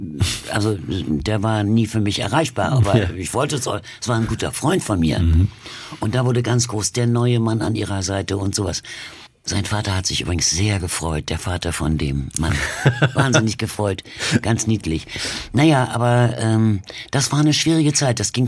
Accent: Berlin, Germany; born there; Ich bin ja 43 geboren und in Berlin, und das hätte durchaus möglich sein können.

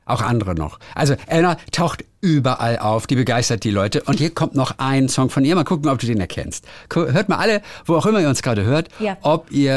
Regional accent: Cologne, North Rhine-Westphalia, Germany; born there; Für mich als gebürtige Kölnerin ein ganz normaler Satz.

